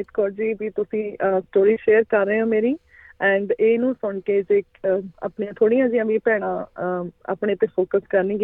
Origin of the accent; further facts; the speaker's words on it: Ludhiana, Punjab, India; moved away; ਜੀ ਮੈਂ ਲੁਧਿਆਣੇ ਤੋਂ, ਖਾਸ ਲੁਧਿਆਣੇ ਤੋਂ, ਪੰਜਾਬ ਤੋਂ।